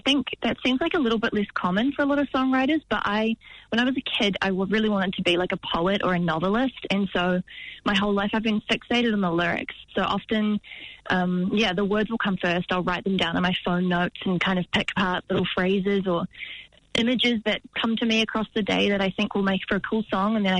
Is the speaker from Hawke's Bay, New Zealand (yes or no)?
yes; Hawke's Bay, New Zealand; now in Wellington, New Zealand; we're both from Hawke's Bay turned Wellington.